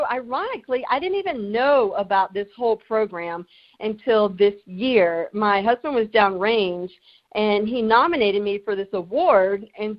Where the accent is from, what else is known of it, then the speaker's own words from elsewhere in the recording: North Carolina, United States; Now, I grew up in North Carolina, so we call them roaches, okay?